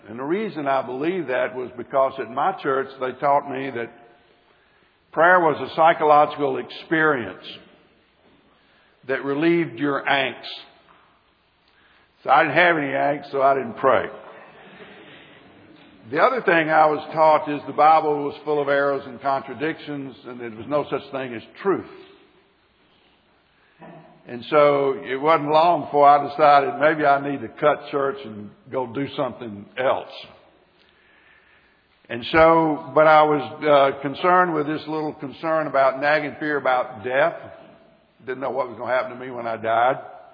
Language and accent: English; Birmingham, Alabama, United States; I grew up in Birmingham, went to church. I'm 5 years younger than Frank.